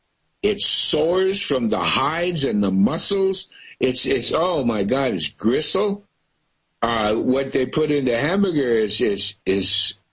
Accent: United States; Oh, very much so, because I'm a vegan. I come from America, which is a meat-eating culture.

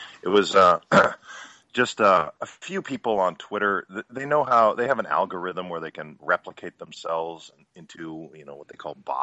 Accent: Northern United States, United States; It's not my flag. I grew up in the North, so I don't have a dog in that hunt.

